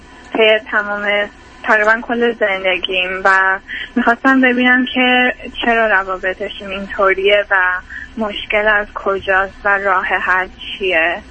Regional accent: Iran; now in United States; ما از ایران اومدیم به آمریکا

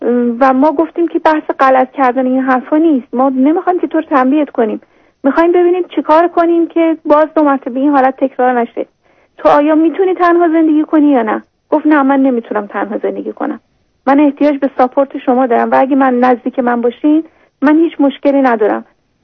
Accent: Iran; ما ایرانی هستیم، ما شرقی هستیم، به یه چیزایی اعتقاد داریم.

